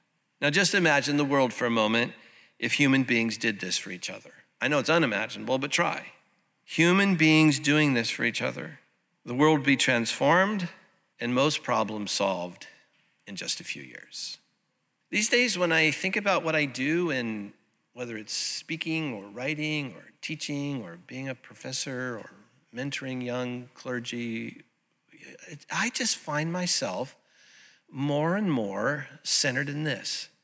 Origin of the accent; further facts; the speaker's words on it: Santa Ana, California, United States; And the little United Methodist Church that I grew up in over in Santa Ana, they erected a flagpole in our little courtyard to his honor.